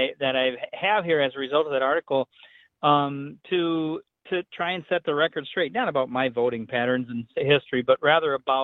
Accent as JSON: {"language": "English", "town": "Merrill", "region": "Wisconsin", "country": "United States", "said": "I happen to be sitting in Abbotsford right now. I'm from Merrill, but I'm in Abbotsford right now"}